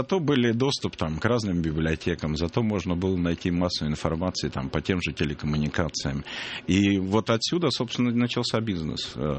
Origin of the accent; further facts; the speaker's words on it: Yaroslavl, Yaroslavl Oblast, Russia; поскольку я из Ярославля